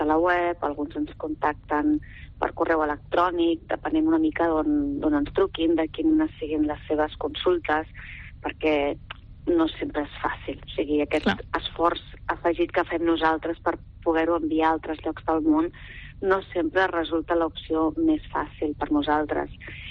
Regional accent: Barcelona, Catalonia, Spain; Perquè jo sóc gracienca. Jo sóc gracienca i sempre, bueno, és el meu barri, m'agrada molt, me l'estimo molt

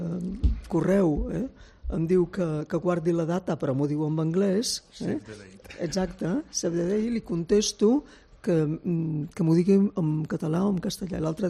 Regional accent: Balearic Islands, Spain; Les balears, jo soc mallorquina.

